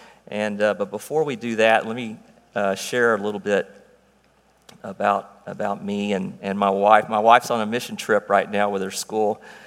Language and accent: English; Conroe, Texas, United States; And I grew up actually in Conroe. I grew up in church, but I really did not know.